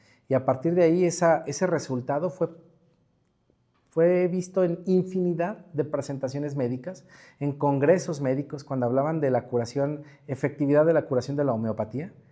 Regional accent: Mexico; nosotros como mexicanos, la verdad es que somos muy tendientes al efecto placebo porque somos una población creyente, totalmente. Entonces, somos una población de fe.

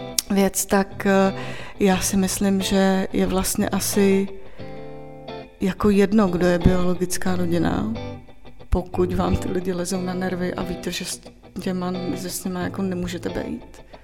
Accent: Moravia, Czechia; mě to přišlo přirozený, jak jsem z Moravy, že původně, tak tam jako nakládají všechno

